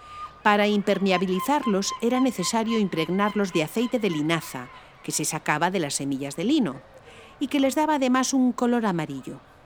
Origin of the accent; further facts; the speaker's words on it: Burela, Galicia, Spain; se quedó en Burela. Yo ya nací aquí. Tengo 40 años y me siento gallega.